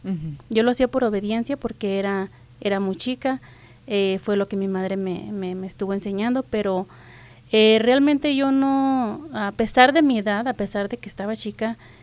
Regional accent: Durango, Mexico; also born or lived in Torreón; ¿verdad? Como ya lo dijiste, yo soy de México. Nací en Torreón, Coahuila. pero fui criada junto con mis hermanos en un ranchito que está, digamos, a las afueras de Gómez Palacio, Durango.

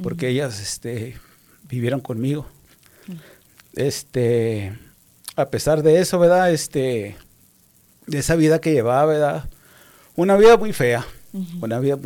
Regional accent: Nuevo Laredo, Tamaulipas, Mexico; also born or lived in Tierra Blanca, Durango; Yo soy nacido en un pueblito chico allá, se llama Tierra Blanca, Rudo Durango, pero después de un año ahí nacido, mis padres decidieron moverse a Nuevo Laredo, Tamaulipas, la frontera de Laredo, Texas.

